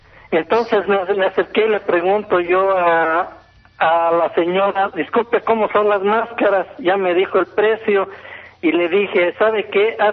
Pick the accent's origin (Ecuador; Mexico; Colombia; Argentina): Mexico; Panindícuaro, Michoacán; cuando yo estuve en mi pueblo que se llama Panindícuaro, Michoacán